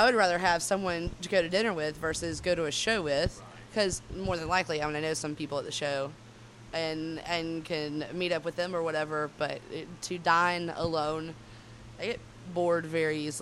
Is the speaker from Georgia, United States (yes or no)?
no; Birmingham, Alabama, United States; I've only been here for five, but I grew up in Birmingham and I was taken to the Alabama Theater a lot.